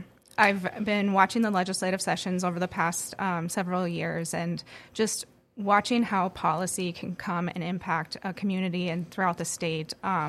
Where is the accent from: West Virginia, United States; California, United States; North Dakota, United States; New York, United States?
North Dakota, United States; Devil's Lake; now in Grand Forks, United States; I am from Devil's Lake. I moved to Grand Forks in 2008 to attend college